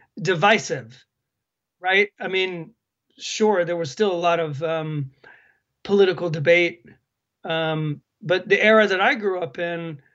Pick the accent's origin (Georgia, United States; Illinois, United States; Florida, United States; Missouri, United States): Georgia, United States; now in Sweden; Yeah, so basically I'm an American, but I've lived in Sweden for almost 15 years, I guess. I'm originally from Georgia, so I do come from the southern part of the US